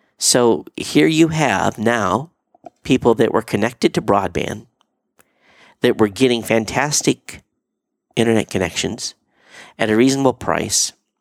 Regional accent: Michigan, United States; Where I grew up, actually the town over from where I grew up in Coldwater, Michigan, they have had Muni broadband for many, many years.

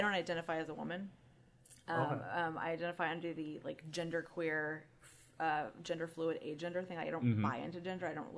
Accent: the South, United States; I'm also from the South. And so I'm like, it's been bred into me to be like a hostess.

